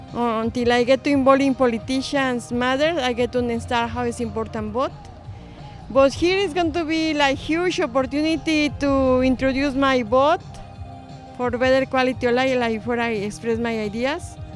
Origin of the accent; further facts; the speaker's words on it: Mexico; English is a second language; moved away; I'm from Mexico.